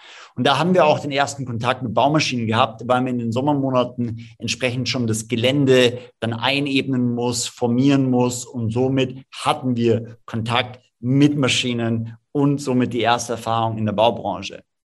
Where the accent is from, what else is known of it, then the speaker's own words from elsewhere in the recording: Munich, Bavaria, Germany; also born or lived in Tyrol, Austria; komme ursprünglich aus Tirol, wie auch mein Bruder, der Mitgründer von Clarks ist. Wir sind dann im Münchner Süden aufgewachsen, haben in Innsbruck beide zusammen studiert